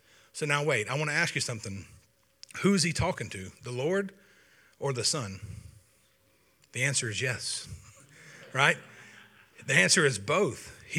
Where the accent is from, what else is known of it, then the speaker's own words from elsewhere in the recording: United States; I'm from Effingham County. I'm just simple enough to believe God's word is true.